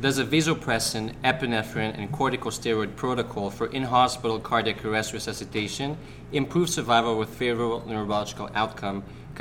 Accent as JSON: {"language": "English", "country": "Canada", "tie": "born or raised there", "said": "I'm a third-year emergency medicine resident. And even though I grew up in Canada"}